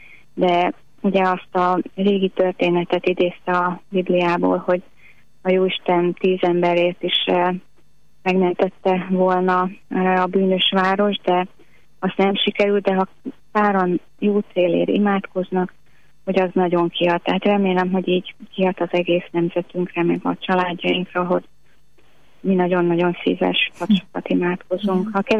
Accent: Nyíregyháza, Szabolcs-Szatmár-Bereg, Hungary; Én nyíregyházi vagyok, és Nyírbátorba szoktunk lelki gyakorlatra járni

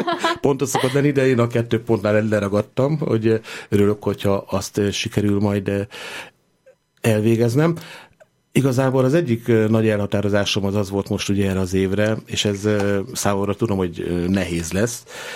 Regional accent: Hungary; mint sok ember, magyarok vagyunk, azért nagyon szeretünk enni

